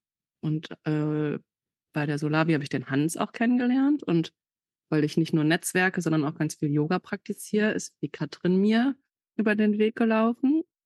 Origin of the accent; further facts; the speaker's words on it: Mülheim an der Ruhr, North Rhine-Westphalia, Germany; ich bin aus Mülheim an der Ruhr